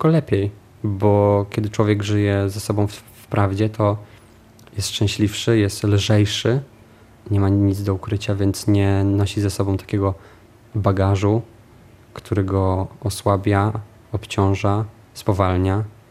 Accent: Lower Silesian Voivodeship, Poland; Ja pochodzę z bardzo małej miejscowości, która sobie liczy 700 mieszkańców około. Wieś pracownicza, która powstała przy zakładzie pracy dużym, przy elektrowni Turów. Tam się też urodziłem, tam miałem pierwszych przyjaciół, tam chodziłem do szkoły podstawowej, do przedszkola.

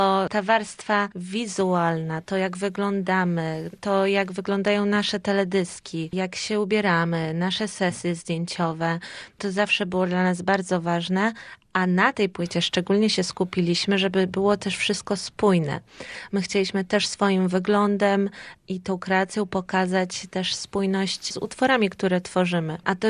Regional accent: Gdańsk, Pomeranian Voivodeship, Poland; Wszyscy jesteśmy z Gdańska, z naszego podwórka trójmiejskiego

